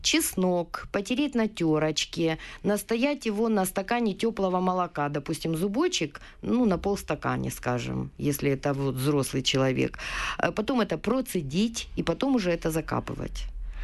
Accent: Luhansk, Luhansk Oblast, Ukraine; я из Луганска, как бы это не секрет. Я работала там в 4-й детской больнице города Луганска, замглавврача по поликлинике.

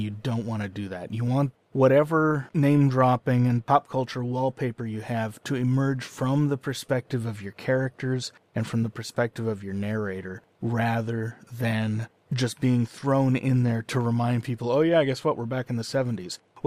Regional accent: San Francisco, California, United States; Trust me, I grew up in San Francisco in the 80s. It does not smell now like it smelled then.

